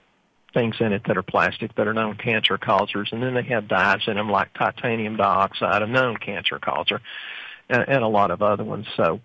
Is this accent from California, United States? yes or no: no; Texas, United States; Now, keep in mind, we're from Texas.